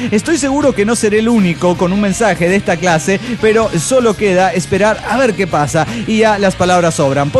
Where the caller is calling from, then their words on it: Monterrey, Nuevo León, Mexico; de Monterrey.